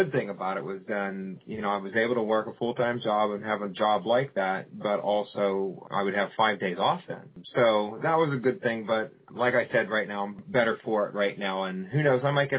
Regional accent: Pittsburgh, Pennsylvania, United States; Yeah, the funny part about Tim was he was from Akron, Ohio, and I'm from Pittsburgh.

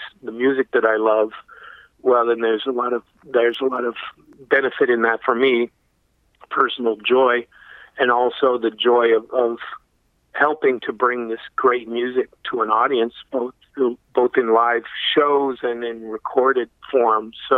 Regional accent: West Coast, United States; moved away as an adult; now in New York, United States; You know, I wasn't born here. I came from the West Coast as a young guy, 21 years old, and came here in 1981. With a strong sense of a desire to become a New Yorker.

